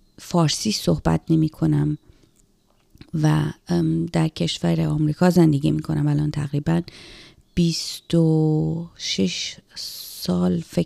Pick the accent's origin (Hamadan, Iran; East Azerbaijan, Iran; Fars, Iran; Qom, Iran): Qom, Iran; born there; البته من در قم به دنیا آمدم به خاطر این که در حالی که مادر و پدرم داشتن از تهران به اصفهان می اومدن